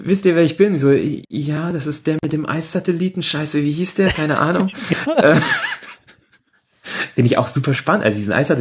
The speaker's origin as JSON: {"language": "German", "country": "Germany", "said": "wir sind ja beide Deutsche, können wir auch Deutsch reden."}